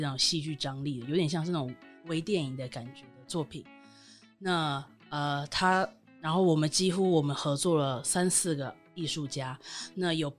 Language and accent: Chinese; Taiwan; 当时我人在英国，但我身为台湾人